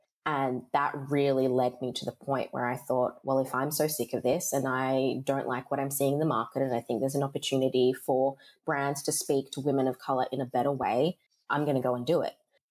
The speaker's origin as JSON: {"language": "English", "town": "Perth", "region": "Western Australia", "country": "Australia", "tie": "born or raised there", "said": "kind of going back to this like idea of growing up in Perth, you don't understand often what the opportunities are because we don't have major head offices here"}